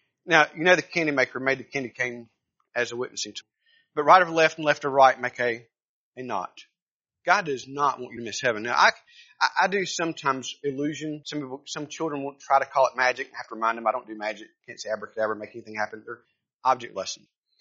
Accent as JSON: {"language": "English", "town": "Raleigh", "region": "North Carolina", "country": "United States", "said": "She was from Asheboro doing CEF as a summer teenage missionary, summer missionary, and I was from Raleigh."}